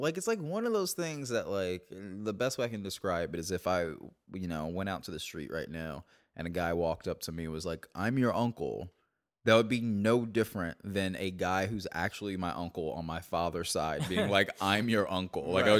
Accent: Georgia, United States; also born or lived in Miami / Cincinnati / Fresno / Bay Area; I grew up in a few places. I was born in Miami, lived in Cincinnati, lived in Fresno, California, lived in the Bay Area for a minute, then lived in Georgia. I was like raised in Georgia for real.

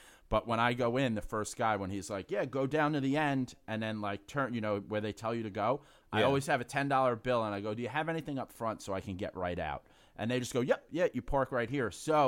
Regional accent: New York, United States; I'm a Irish guy from the Bronx, so we knew cops.

